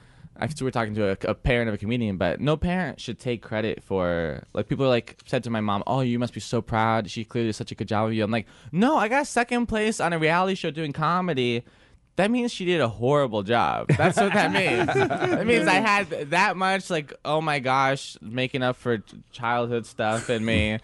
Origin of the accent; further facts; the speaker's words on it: San Diego, California, United States; now in Los Angeles, United States; Well, I'm from San Diego.